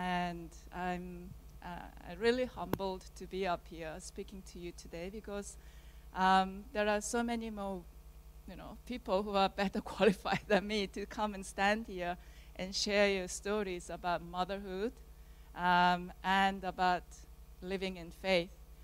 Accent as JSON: {"language": "English", "country": "South Korea", "said": "I'm originally from South Korea."}